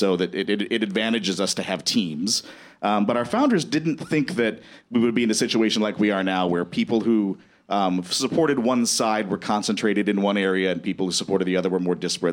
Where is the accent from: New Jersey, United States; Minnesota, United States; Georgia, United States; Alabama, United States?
Minnesota, United States; So not to praise Iowa, especially as a Minnesotan